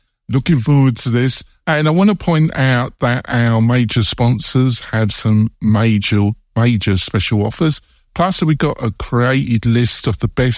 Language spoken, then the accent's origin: English; England, United Kingdom; now in United States; I'm English.